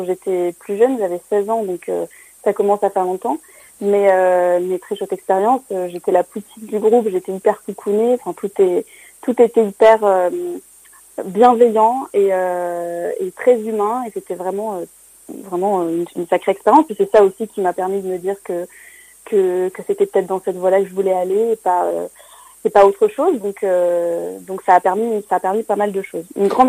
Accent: Narbonne, Occitanie, France; now in Paris, France; j'ai 22 ans et je viens de Narbonne et je fais de la musique depuis un peu moins d'un an à Paris.

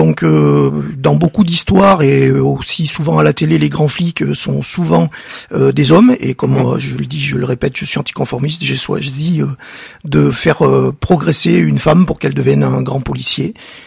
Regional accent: Voiron, Auvergne-Rhône-Alpes, France; born there; le département de l'Isère d'où je suis natif puisque je suis né à Voiron

